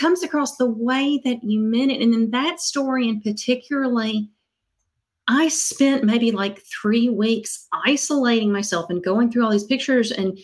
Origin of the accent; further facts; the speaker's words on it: Kentucky, United States; now in New York City, United States; Like I've got a really good friend who actually grew up 20 minutes from where I grew up in Kentucky.